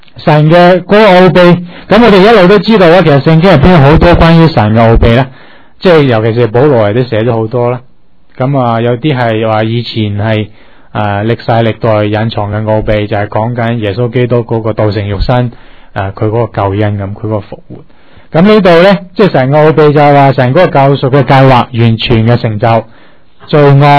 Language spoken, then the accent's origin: Cantonese; China